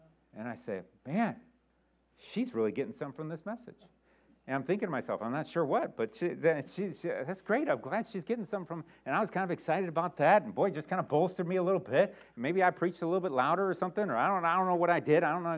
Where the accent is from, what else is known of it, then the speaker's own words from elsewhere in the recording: Chicago, Illinois, United States; especially me growing up in the Chicago area. The Chicago area is 85% Catholic